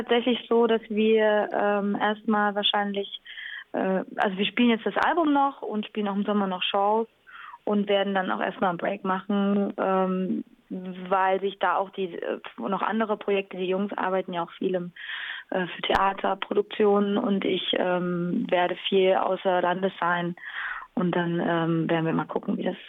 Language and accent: German; Jena, Thuringia, Germany; wir kommen ja beide aus Jena. Das heißt, wir sind eh Thüringer und das ist uns alles sehr vertraut. Also für uns ist es definitiv Heimat.